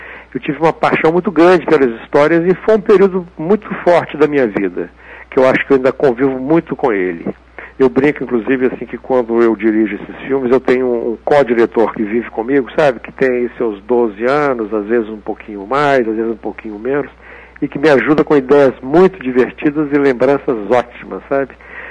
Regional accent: Belo Horizonte, Minas Gerais, Brazil; é a história da minha infância aqui em Belo Horizonte

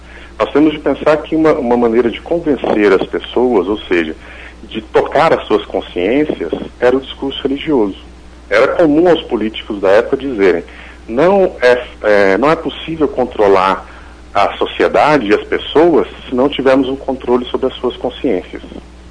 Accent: Minas Gerais, Brazil; Então, eu me formei aqui na UFMG, né, sou de Minas Gerais, e quando eu terminei eu fui para a Itália.

